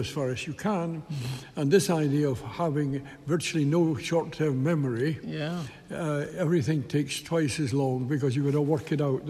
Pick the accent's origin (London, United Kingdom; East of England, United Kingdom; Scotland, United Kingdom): Scotland, United Kingdom; Leith; I'm from Leith.